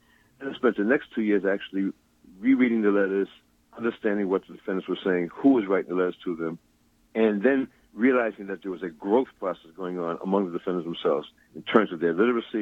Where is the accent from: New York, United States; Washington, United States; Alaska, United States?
New York, United States; Harlem; as a child growing up in Harlem, my parents are from the Gull Islands of South Carolina and Georgia.